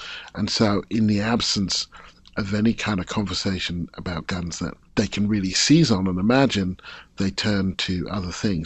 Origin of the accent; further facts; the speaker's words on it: United Kingdom; I come from Britain